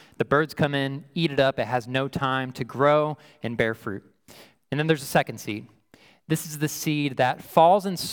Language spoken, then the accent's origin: English; United States; born there; Well, I was born in America, so I have a birth certificate that shows that I was born here in the States.